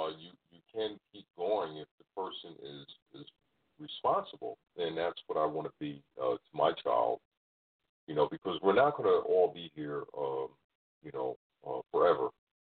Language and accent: English; New York City, New York, United States; I grew up in New York City, suburbs thereof, and went to college in New York